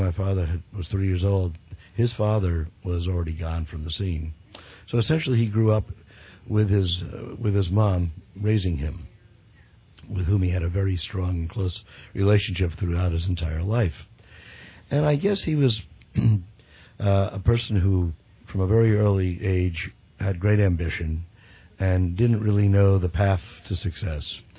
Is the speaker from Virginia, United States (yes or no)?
no; Elizabeth, New Jersey, United States; I grew up in Elizabeth, New Jersey.